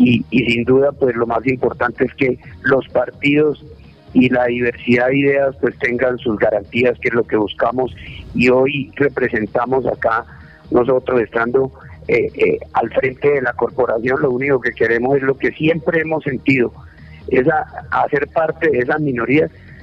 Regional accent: Colombia; para poder asistir a lo que me toque y cumplir mi deber como colombiano.

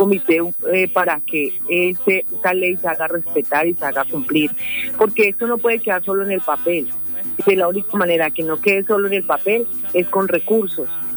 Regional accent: Meta, Colombia; No solamente hablo por el Meta, que soy hija del Meta, pero siempre me presento como la senadora del Meta y la Orinoquia.

